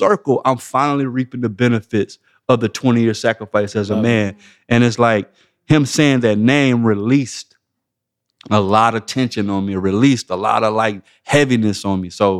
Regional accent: South Africa; I was like, "Yep, I'm South African. I'm South African."

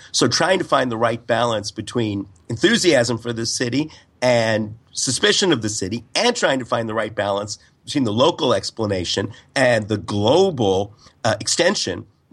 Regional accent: Canada; moved away as an adult; now in New York, United States; When I came to New York from Canada on a bus with my then-girlfriend, now wife of many years

